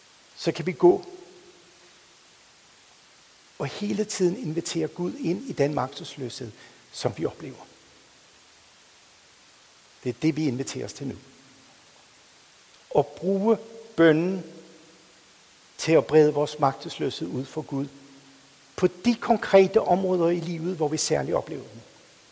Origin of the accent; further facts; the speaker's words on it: Bornholm, Capital Region of Denmark, Denmark; jeg kommer fra Bornholm. Mens vi boede på Bornholm, så boede vi ikke langt fra stenbrud.